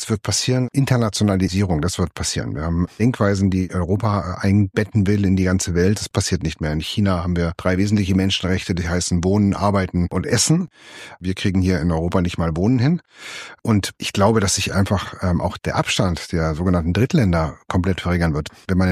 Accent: Montpellier, Occitania, France; Ich bin ja in Frankreich groß geworden, Mittelmeer, in Montpellier, Sonne

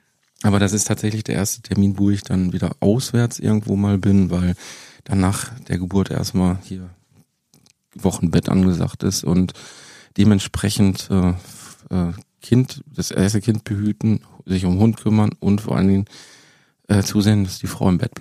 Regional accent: Bochum, North Rhine-Westphalia, Germany; und in Bochum, meine Heimat, 200.

